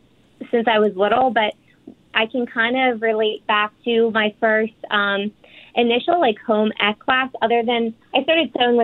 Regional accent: Pennsylvania, United States; So I'm actually from Philadelphia area. I grew up in a town called Bucks County.

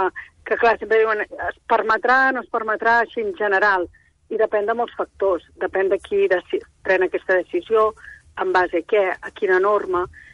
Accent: Igualada, Catalonia, Spain; Jo que soc d'Igualada, que vaig ser dels primers llocs que es van confinar, el primer lloc que es va confinar

